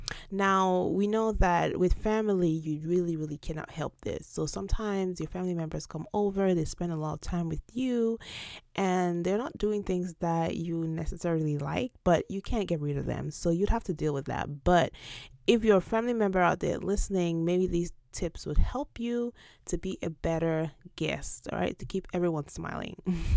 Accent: Nigeria; I always use Nigeria, for instance, because I'm Nigerian.

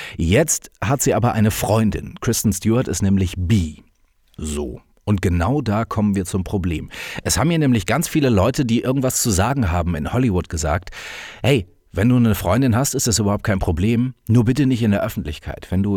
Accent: Hamburg, Germany; ich komme aus einer Millionenstadt aus Hamburg und bin dann rausgezogen aufs Dorf, wo gerade mal in diesem Ort knapp über 2000 Einwohner wohnen.

